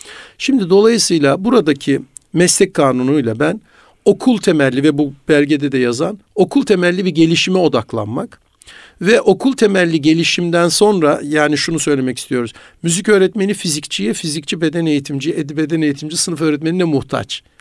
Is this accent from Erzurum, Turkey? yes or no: yes; Erzurum, Turkey; Yani tartışmadığımız zaman mesela Erzurum'da, gene kendi memleketimden bahsedeyim, insanlar boşaldı, bir şey kalmadı yani.